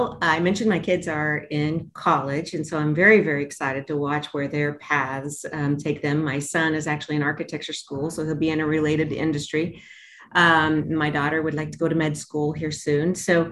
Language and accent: English; Indiana, United States; I am an old-ish white woman born and raised in Indiana.